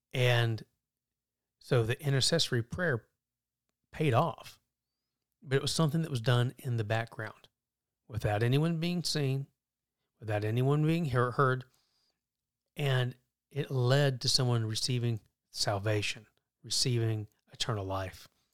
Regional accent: the South, United States; Well, you know, we're from the South. What can I say? At least I am.

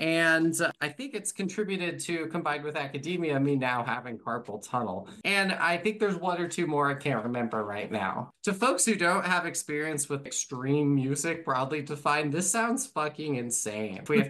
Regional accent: Salt Lake City, Utah, United States; Growing up in Utah, the Salt Lake City scene was very violent.

